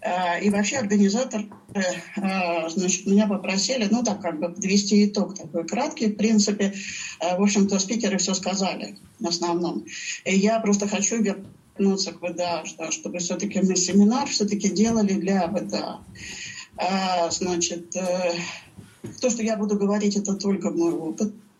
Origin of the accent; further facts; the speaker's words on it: Saint Petersburg, Russia; Как бы я из Петербурга